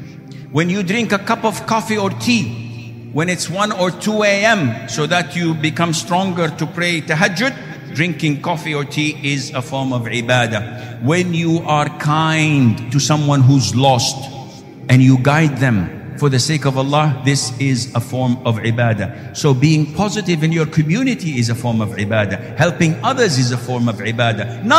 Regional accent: Saudi Arabia; Nowadays, I come from Saudi Arabia, you know that.

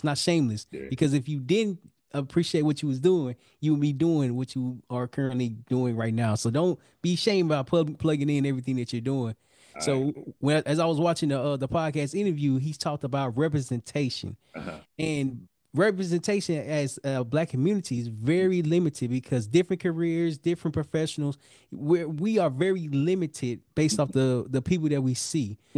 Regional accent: Little Rock, Arkansas, United States; And growing up in Little Rock, Arkansas, my mentors were men because I grew up in a single parent household

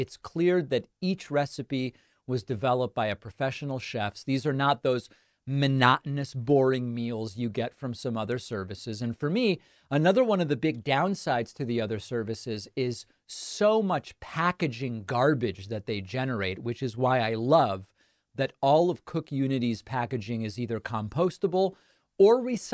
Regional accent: Argentina; now in United States; As many of you no doubt know, I'm originally from Argentina. And one of the things I really miss about being there is the soccer and how easy it is to find it on TV.

